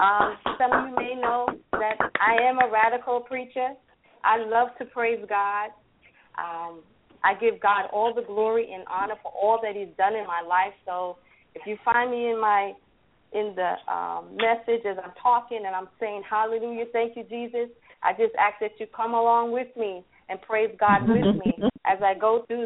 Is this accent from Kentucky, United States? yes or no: no; New York, United States; now in Atlanta, United States; I am from New York, Long Island. Recently just moved to Atlanta, Georgia.